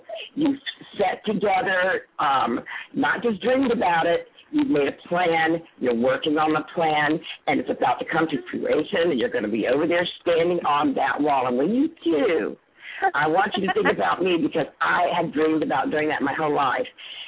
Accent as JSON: {"language": "English", "town": "Miami", "region": "Florida", "country": "United States", "tie": "born there", "also_born_or_lived": "Buffalo, New York", "said": "from as far east as Key West, I was born in Miami, to as far north to live in Buffalo, New York."}